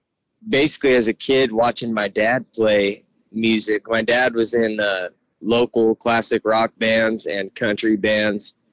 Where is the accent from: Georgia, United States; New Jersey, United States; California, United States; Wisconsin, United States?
California, United States; Ben Lomond; I grew up in the San Lorenzo Valley. I'm from Ben Lomond my whole life. Grew up there, went to SLV, went to elementary school in Boulder Creek.